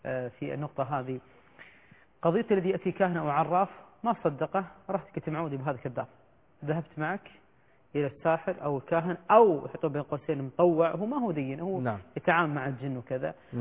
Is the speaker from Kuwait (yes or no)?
yes; Kuwait